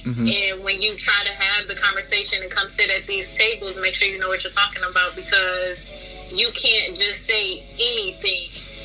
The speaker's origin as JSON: {"language": "English", "town": "Detroit", "region": "Michigan", "country": "United States", "said": "I'm from Detroit."}